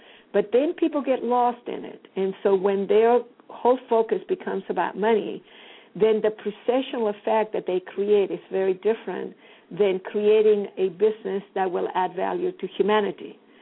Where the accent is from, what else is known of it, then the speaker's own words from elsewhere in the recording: Chile; probably because I'm from Chile and I come from South America